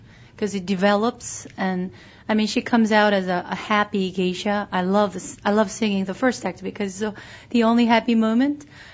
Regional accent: South Korea; also born or lived in Asia; I'm Korean. I grew up in Asia.

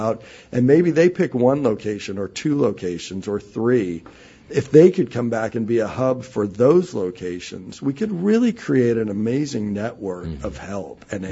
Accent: Venice Beach, California, United States; We're from Venice Beach, California, so this is very cold.

